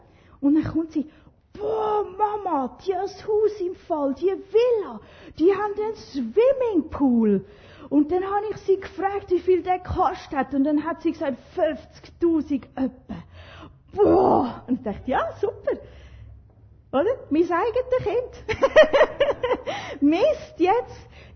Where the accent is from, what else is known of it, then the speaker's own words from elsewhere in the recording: Switzerland; Das wissen wir als Schweizer langsam, oder?